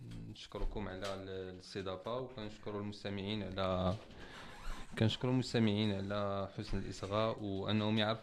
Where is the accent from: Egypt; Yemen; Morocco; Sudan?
Morocco; لأن تمدنا على المطبعات اللي عندنا في المغرب.